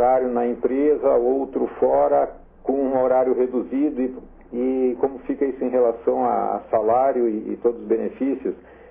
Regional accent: Porto Alegre, Rio Grande do Sul, Brazil; now in Urussanga, Brazil; como eu sou natural de Porto Alegre e com muita honra moro em Uruçanga

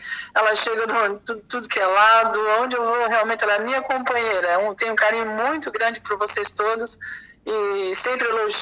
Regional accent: Siderópolis, Santa Catarina, Brazil; now in Urussanga, Brazil; Eu sou sideropolitana, né? Sideropolitana. Comecei na educação em Siderópolis

